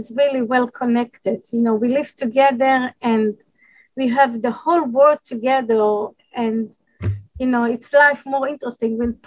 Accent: Jerusalem, Jerusalem District, Israel; English is a second language; I grew up in Jerusalem.

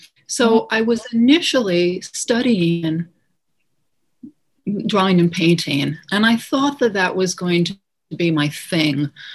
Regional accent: Minneapolis, Minnesota, United States; Sure. I grew up in Minneapolis.

